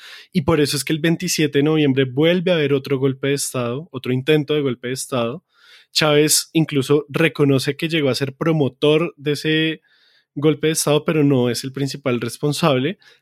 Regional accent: Colombia; esto que tiene que ver con nosotros como colombianos

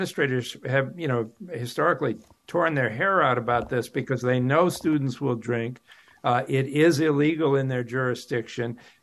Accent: Massachusetts, United States; I mean, I remember when we were kids, I grew up in Western Mass, and just across the border, you know, you could get alcohol at age 18 in New York

